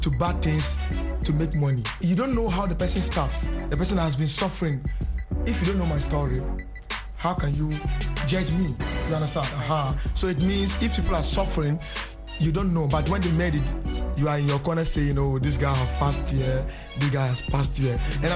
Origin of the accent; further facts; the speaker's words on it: Northern Region, Ghana; I was born and bred in the Northern Region.